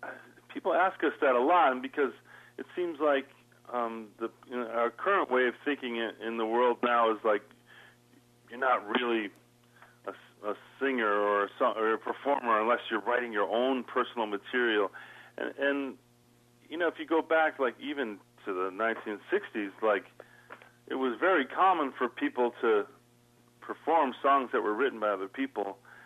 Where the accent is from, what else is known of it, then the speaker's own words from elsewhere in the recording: Chicago, Illinois, United States; I wanted to bring it all back home because I'm from Chicago and spent a lot of time in the Midwest